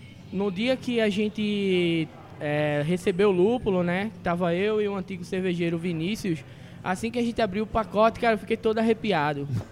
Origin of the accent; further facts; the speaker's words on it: Recife, Pernambuco, Brazil; now in São Paulo, Brazil; E eu vim de Recife.